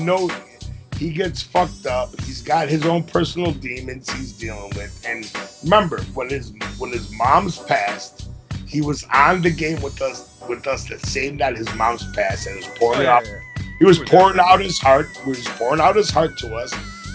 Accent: Midwest, United States; Growing up in the Midwest, I was always envious of people on the West Coast

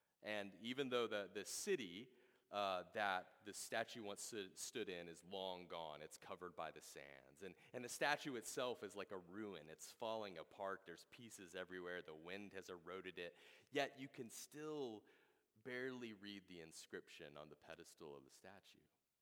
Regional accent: the South, United States; I'm not a very cultured man. I grew up in the South, you know.

